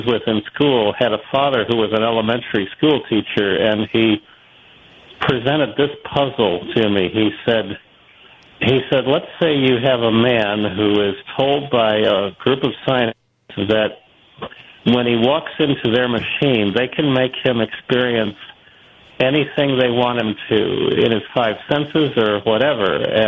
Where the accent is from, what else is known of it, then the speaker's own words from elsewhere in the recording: Buffalo, New York, United States; I'm proud that I grew up in the Buffalo area, and one of them is WKBW.